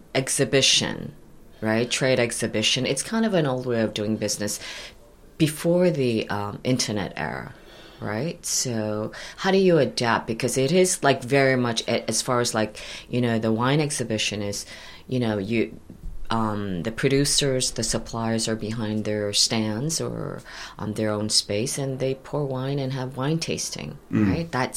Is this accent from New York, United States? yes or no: yes; New York City, New York, United States; also born or lived in Korea; Yes, I was born in Korea, and I grew up in New York City.